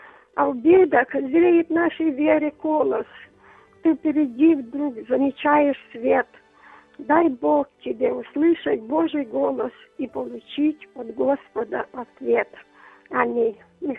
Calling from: Donetsk Oblast, Ukraine; я з Донецької області.

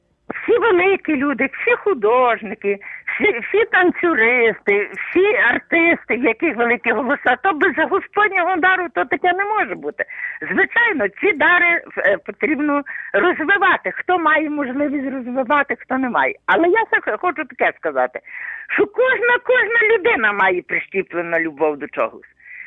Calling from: Lviv, Lviv Oblast, Ukraine; я з Львова, зараз ми вже належимо до Львова.

